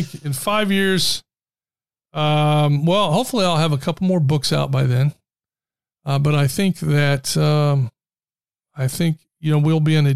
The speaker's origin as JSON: {"language": "English", "town": "Muncie", "region": "Indiana", "country": "United States", "tie": "born or raised there", "said": "But growing up in Muncie, Indiana, there was a Taco Tico on the south side of town."}